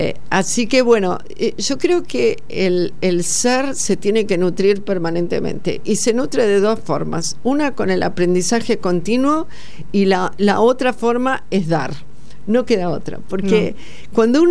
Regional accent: Córdoba, Argentina; es cordobesa como yo.

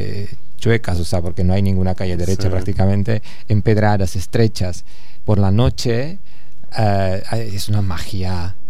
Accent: České Budějovice, South Bohemian Region, Czechia; Spanish is a second language; yo soy de allá, o sea, obviamente estoy muy, muy orgulloso de mi ciudad natal.

